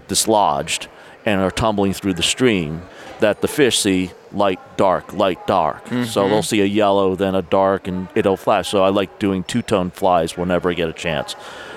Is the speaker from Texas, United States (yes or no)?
no; Newark, New Jersey, United States; also born or lived in Irvington; now in Clinton, United States; I'm from New Jersey. Grew up in Newark and Irvington. Now live out by Clinton, New Jersey